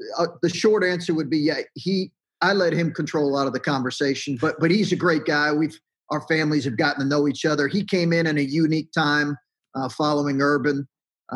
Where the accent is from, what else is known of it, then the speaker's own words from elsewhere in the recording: Lexington, Kentucky, United States; also born or lived in North Carolina / Indiana; I grew up in Lexington, Kentucky. I grew up in blue blood college basketball country. Like that's a part of me. I've coached in North Carolina. I've coached in Indiana.